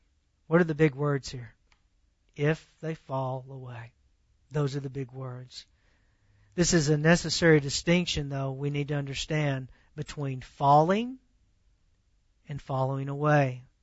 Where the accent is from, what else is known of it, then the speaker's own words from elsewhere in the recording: the South, United States; See, because for me, growing up in the South, I've seen plenty of people, I believe, make intellectual decisions and not truly saved.